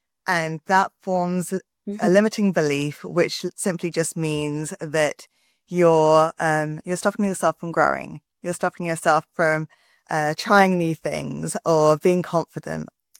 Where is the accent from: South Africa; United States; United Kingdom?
United Kingdom; England; now in Canada; I'm originally from England, but I'm currently in Canada.